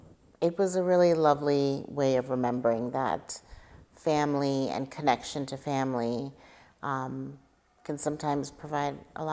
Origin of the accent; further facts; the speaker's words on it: India; when I was growing up in India, when I was very little